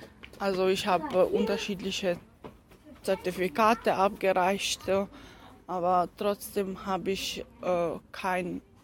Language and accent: German; Kosovo; now in Germany; Ich komme aus Kosovo und ich bin eine Romja.